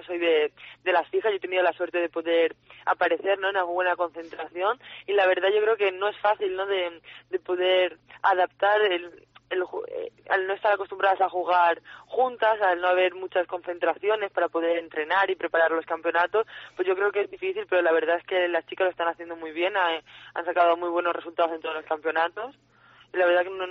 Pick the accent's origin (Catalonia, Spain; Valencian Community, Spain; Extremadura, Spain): Valencian Community, Spain; Alicante; now in Metz, France; yo soy de Alicante y no estoy muy acostumbrada